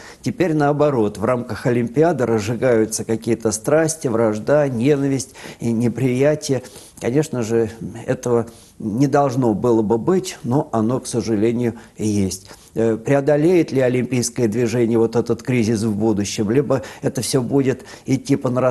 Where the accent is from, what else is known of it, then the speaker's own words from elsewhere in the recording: Russia; мы русские, что мы из России, мы православные.